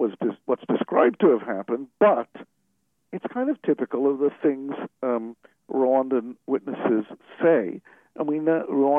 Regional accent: Wales, United Kingdom; I come from Wales, so I should have no problem with these kinds of names.

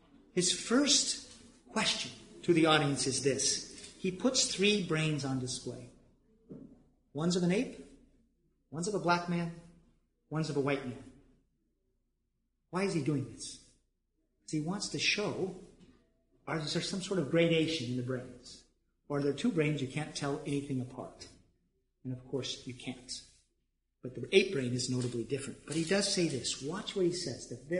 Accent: Cambridge, Massachusetts, United States; I'm from Cambridge, where Harvard University is. Up until recently, there was an Agassiz school.

